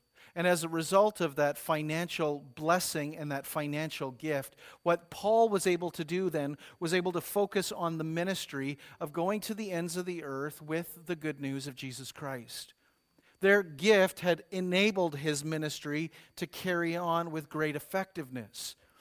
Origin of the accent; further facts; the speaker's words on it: Thunder Bay, Ontario, Canada; to my hometown in Thunder Bay